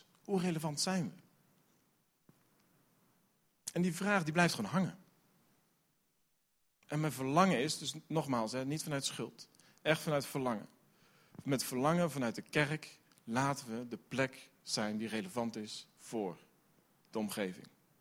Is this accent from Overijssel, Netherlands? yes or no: no; Middelburg, Zeeland, Netherlands; born there; Ik ben een Zeeuw. Middelburg geboren.